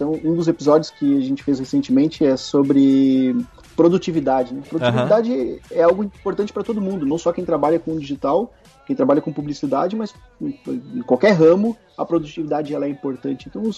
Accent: São Leopoldo, Rio Grande do Sul, Brazil; now in Porto Alegre, Brazil; Ah, eu sou de São Leopoldo, mas moro hoje em Porto Alegre.

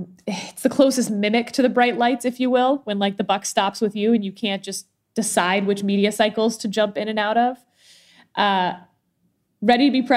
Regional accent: Texas, United States; I'm a third generation Texan, and I'm like, I'm a Texan

